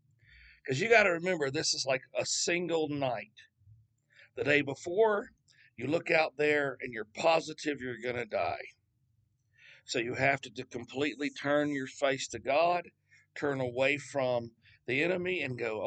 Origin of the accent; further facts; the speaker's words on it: the South, United States; I'm from the South too, which is a 14th problem.